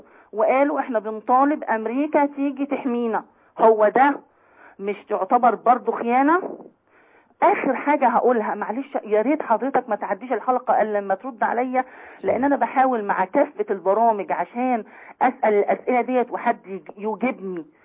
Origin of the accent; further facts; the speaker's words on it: Egypt; احنا مصريين وعندنا كرامة